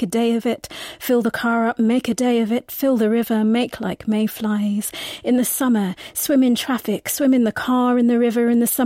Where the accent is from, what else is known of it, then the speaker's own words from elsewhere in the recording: South West England, United Kingdom; I was born in Devon, grew up there, so it was always part of my childhood to go and have a dip in the river, and that's where I learnt to swim as well.